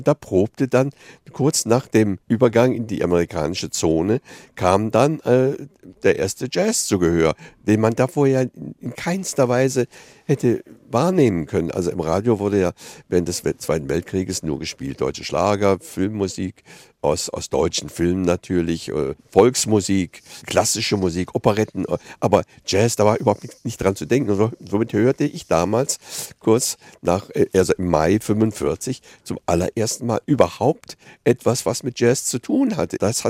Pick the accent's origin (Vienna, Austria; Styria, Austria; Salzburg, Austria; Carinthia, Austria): Vienna, Austria; also als ich als Kind in Wien aufwuchs, zwischen 1940, also meinem vierten und meinem neunten Lebensjahr bis 45